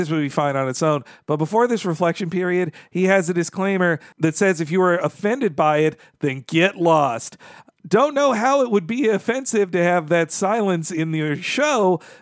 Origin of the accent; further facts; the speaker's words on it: Georgia, United States; because it was happening in my home state of Georgia